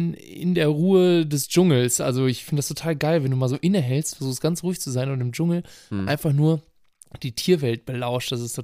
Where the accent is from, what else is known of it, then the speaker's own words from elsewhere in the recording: Brazil; Ich erzähle mit Leidenschaft und sehr lokalpatriotisch gerne von meinem Heimatland Brasilien